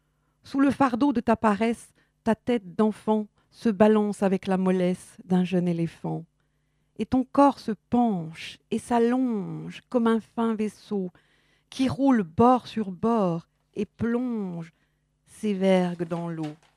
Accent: Bourgogne-Franche-Comté, France; accent: Burgundian; J'ai l'accent bourguignon, donc naturellement, j'allonge.

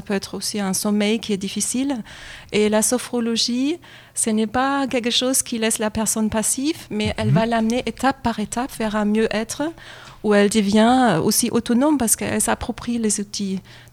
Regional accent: Germany; now in France; C'est nouveau en France, ça vient d'Allemagne et moi, c'est mon pays d'origine en fait.

